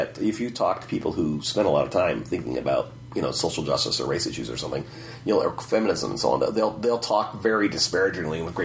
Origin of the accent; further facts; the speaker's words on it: Taiwan; Yeah, I was born in Taiwan and went through my grade school years there.